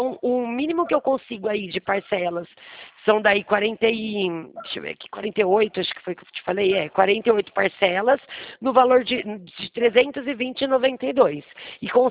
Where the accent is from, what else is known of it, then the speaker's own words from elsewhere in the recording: Rio Claro, São Paulo, Brazil; Não, eu sou de Rio Claro